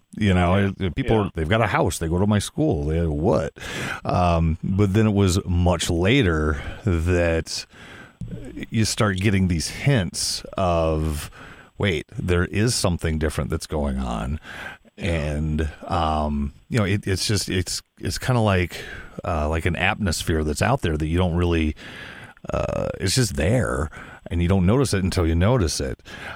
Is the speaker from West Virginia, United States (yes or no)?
no; Waterloo, Iowa, United States; I grew up in Waterloo, Iowa. I don't know how familiar you are with that, but it's it's one of the cities of Iowa.